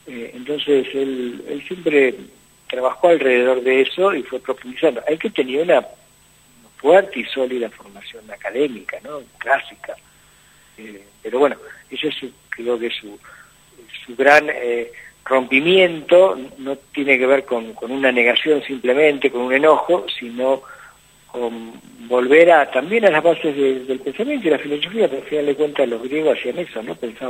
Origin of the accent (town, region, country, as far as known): Argentina